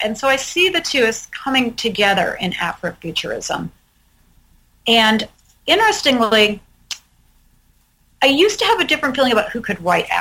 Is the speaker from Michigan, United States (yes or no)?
yes; Detroit, Michigan, United States; But, you know, I grew up in and around Detroit, and then I lived through the era of techno